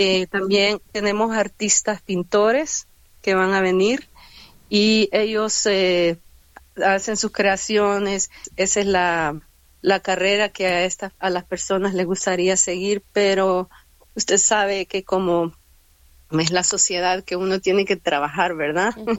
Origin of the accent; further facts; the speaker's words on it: El Salvador; viene de El Salvador, de donde soy yo